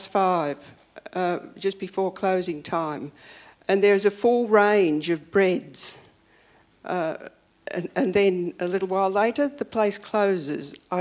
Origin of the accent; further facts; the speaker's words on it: Glen Waverley, Victoria, Australia; I come from Glen Waverley.